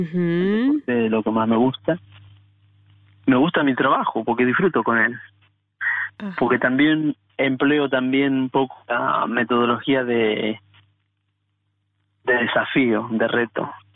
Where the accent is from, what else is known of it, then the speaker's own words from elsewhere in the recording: Argentina; Uno como es argentino, soy sincero